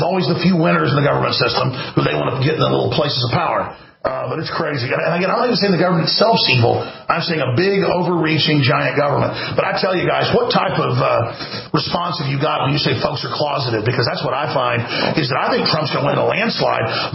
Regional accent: Dallas, Texas, United States; I grew up in Dallas, and I've been attacked, I mean, a lot.

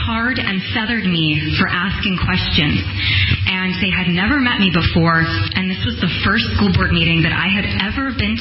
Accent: Rhode Island, United States; I am a mother from Rhode Island

